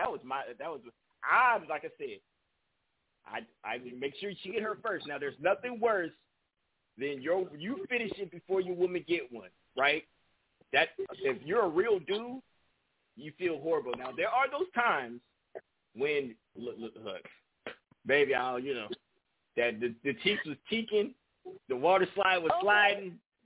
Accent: California, United States; Hey, well, I'm from California, too, so shout out to you.

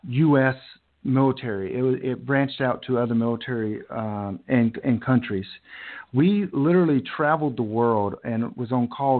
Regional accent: Charlotte, North Carolina, United States; Just this week, President Trump was in my hometown, Charlotte

